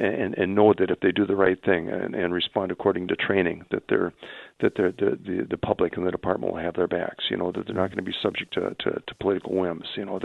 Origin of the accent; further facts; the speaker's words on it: Renton, Washington, United States; When I grew up in the Renton Highlands between that and Issaquah, I mean, we were you know, a blue collar town